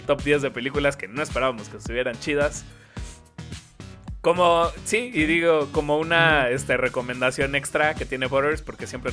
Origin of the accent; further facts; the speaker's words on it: Mexico; tiene así como un chingo de insights que como mexicano dices, no mames